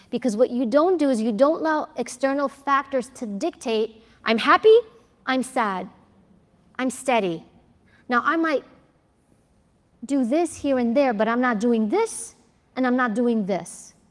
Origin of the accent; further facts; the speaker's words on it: New York, United States; I'm Greek, I'm from New York, forget it.